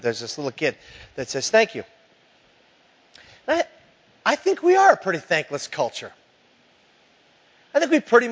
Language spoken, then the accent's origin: English; Minnesota, United States; I'm from the Iron Range, and so some of the quotes you have to take with a grain of salt.